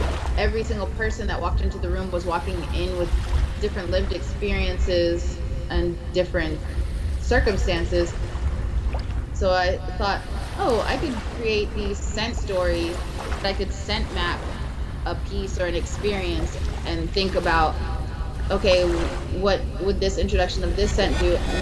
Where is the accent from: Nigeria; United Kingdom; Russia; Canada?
Nigeria; now in United States; I'm Nigerian, I'm from the Igbo tribe, and being in America, but just like living in the diaspora